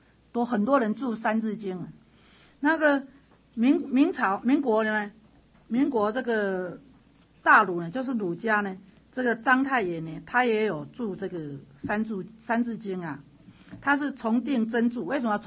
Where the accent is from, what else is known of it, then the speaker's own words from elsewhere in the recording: Taiwan; 日本人啊不给中国他们我们台湾人念那个古书啊